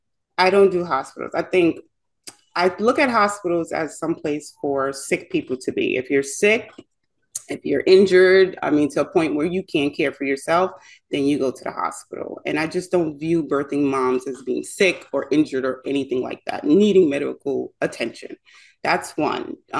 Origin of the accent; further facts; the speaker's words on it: Bronx, New York, United States; I'm originally from Bronx, New York.